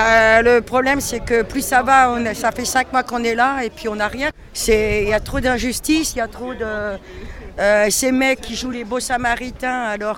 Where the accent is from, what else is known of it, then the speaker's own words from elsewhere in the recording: Saint-Malo, Brittany, France; Donc, moi, je suis de Saint-Malo, donc voilà, c'était plus facile pour moi.